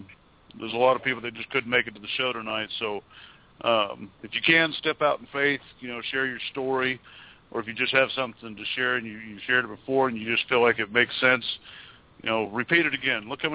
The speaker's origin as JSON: {"language": "English", "region": "Kansas", "country": "United States", "said": "I'm from Kansas, so I'm not allowed to like anything from California."}